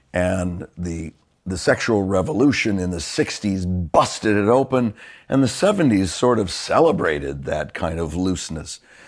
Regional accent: Los Angeles, California, United States; I'm from L.A., born and raised out there.

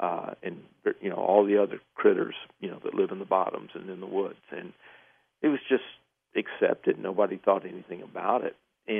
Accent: Texas, United States; It's an animal that where I grew up in East Texas, it was just, everybody just knew they were real.

